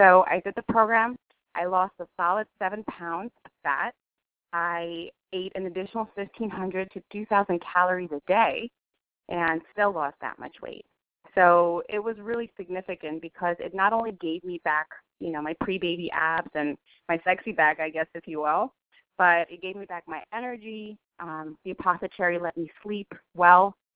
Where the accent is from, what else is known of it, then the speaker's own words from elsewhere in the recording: Long Island, New York, United States; I'm from Long Island, New York.